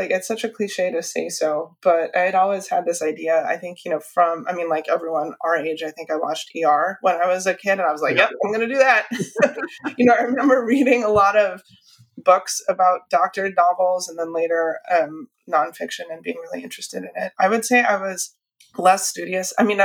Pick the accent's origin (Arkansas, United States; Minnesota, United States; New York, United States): Minnesota, United States; St. Cloud; also born or lived in Rome, Italy / North Carolina; I actually grew up all over the place. I was born in Minnesota in St. Cloud, which is right in the middle of the state, but I went to kindergarten in Rome in Italy to a Catholic school called Dottrina Cristiana.